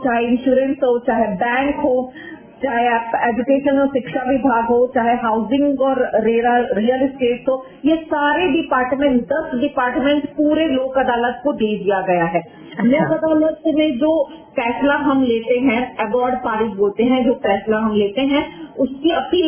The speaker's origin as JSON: {"language": "Hindi", "town": "Rajnandgaon", "region": "Chhattisgarh", "country": "India", "said": "राजनांदगांव से हूँ। मेरा जन्म राजनांदगांव में हुआ था।"}